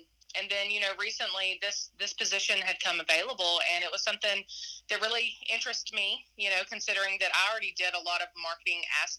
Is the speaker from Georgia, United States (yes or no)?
yes; Clarksville, Georgia, United States; now in Demorest, United States; I grew up in Clarksville and currently live in Demorest today.